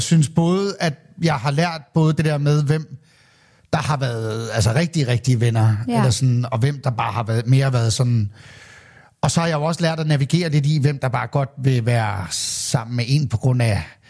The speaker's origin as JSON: {"language": "Danish", "town": "Hvidovre", "region": "Capital Region of Denmark", "country": "Denmark", "tie": "born or raised there", "said": "jeg har en ven helt tilbage, fra jeg voksede op i Hvidovre"}